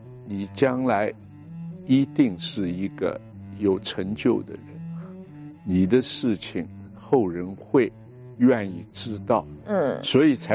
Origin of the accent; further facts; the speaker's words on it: Shanghai, China; also born or lived in United States; 我小时候在上海长大，